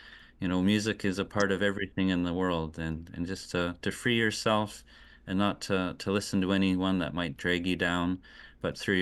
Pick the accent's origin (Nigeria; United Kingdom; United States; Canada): Canada; British Columbia; I am from Nuhalk here.